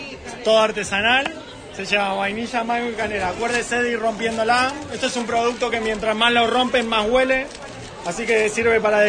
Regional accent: Argentina; now in Spain; 6 años que estamos trabajando aquí en España. Yo soy argentino

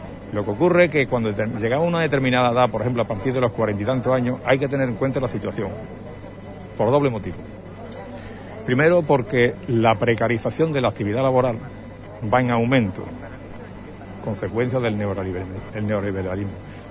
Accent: Gibraleón, Andalusia, Spain; soy de Gibraleón

